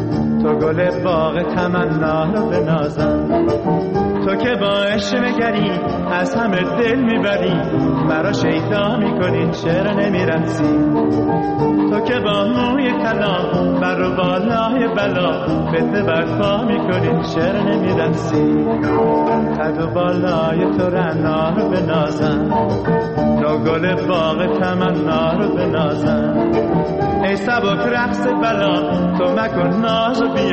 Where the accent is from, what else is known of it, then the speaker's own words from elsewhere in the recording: North, Iran; خودم شمالیم.